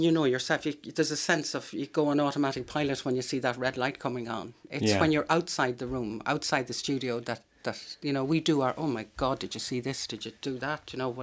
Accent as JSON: {"language": "English", "town": "Dublin", "region": "Leinster", "country": "Ireland", "tie": "born there", "said": "I was born in Clontarf. My parents are from Laois and Westmeath, respectively. … RTÉ's first GA correspondent, having come from the Irish Press."}